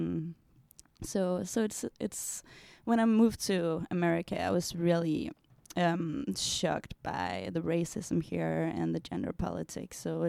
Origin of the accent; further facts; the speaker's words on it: Denmark; As you know, I come from Denmark